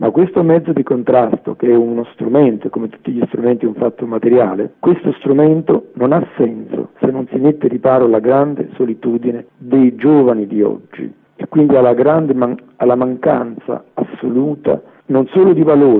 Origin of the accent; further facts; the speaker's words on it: Southern Italy, Italy; Io vengo dal meridione d'Italia